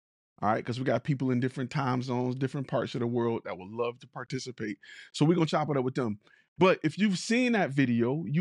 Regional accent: Detroit, Michigan, United States; I'm from Detroit. What up, though?

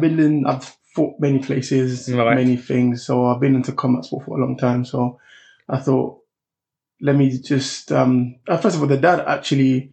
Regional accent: Woolwich, London, United Kingdom; now in Kent, United Kingdom; I'm from Woolwich, by the way, originally. Yeah. Nigerian, grew up in Woolwich, South East London, Greenwich area. And I only moved down to Kent this year. So I'm originally from Woolwich

